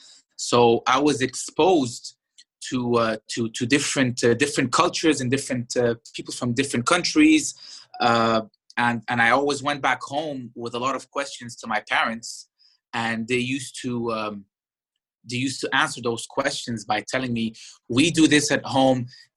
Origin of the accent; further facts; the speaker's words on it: Doha, Qatar; now in Egypt; I grew up in Qatar, Doha, during the late 80s and the 90s. I went to the French school there, Lycée Français de Doha. Then when I came to Egypt in 96, I went to LFC, Lycée Français du Caire